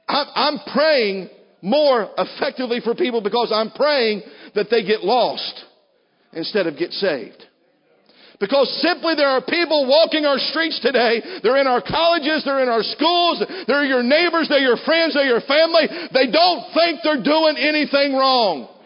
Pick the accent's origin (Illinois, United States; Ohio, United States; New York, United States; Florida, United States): Ohio, United States; I'm not here because I'm from Southern Ohio.